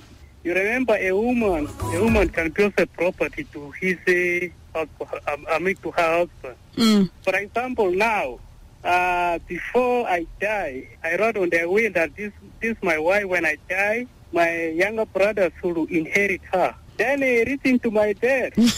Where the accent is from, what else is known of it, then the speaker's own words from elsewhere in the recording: Pibor, Jonglei, South Sudan; from Pibor.